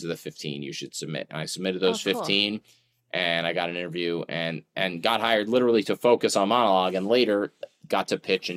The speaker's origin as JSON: {"language": "English", "region": "Pennsylvania", "country": "United States", "tie": "born or raised there"}